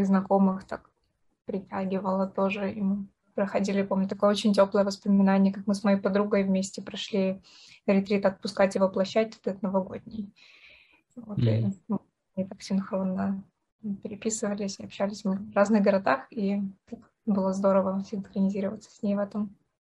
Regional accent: Dnipro, Dnipropetrovsk Oblast, Ukraine; прогремели первые взрывы, в том числе в моем родном городе, в Днепре.

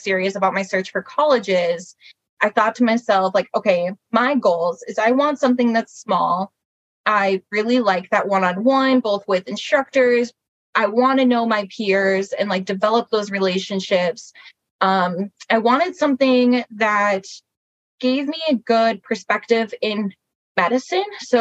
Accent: Rochester, Minnesota, United States; I'm from Rochester originally, and I joke that I was born, and it's not even really a joke, I was born down the street from where then I went to college.

